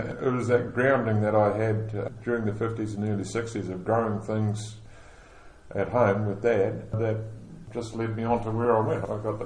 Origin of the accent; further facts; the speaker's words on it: Hastings, Hawke's Bay, New Zealand; I'm a true blue Hawke's Bayite. I was born in 1950 in the Hastings Memorial Hospital, and I've lived here all my life. My father … he was also born here in Hawke's Bay.